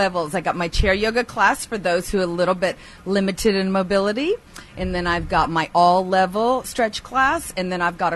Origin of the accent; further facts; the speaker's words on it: Corpus Christi, Texas, United States; now in Kerrville, United States; I'm a Corpus Christi girl, born and raised in Corpus Christi. Been in Kerrville for about 20 years.